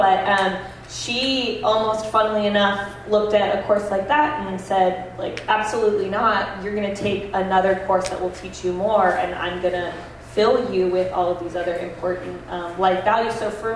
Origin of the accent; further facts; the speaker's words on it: Virginia, United States; now in New York, United States; I grew up in Virginia, so definitely our grocery stores did not have those kind of ingredients